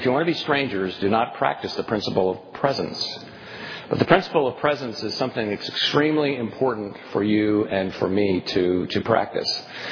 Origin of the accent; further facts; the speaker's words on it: Pennsylvania, United States; We're from Lancaster County, Pennsylvania. She has horse and buggy Mennonite relatives. I have horse and buggy Mennonite relatives.